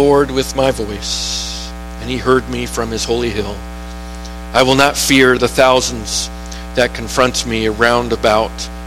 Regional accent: Florida, United States; When I was growing up in Florida for a few years, we went snake hunting.

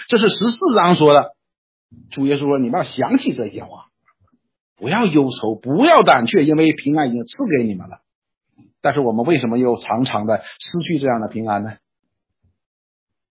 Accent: China; 我们中国人讲吐个唾沫是个钉

